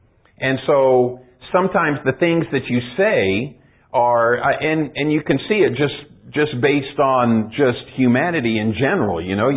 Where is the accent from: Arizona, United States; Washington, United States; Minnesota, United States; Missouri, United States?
Arizona, United States; You know, I came from Arizona and I basically grew up, I basically grew up suburban, you know.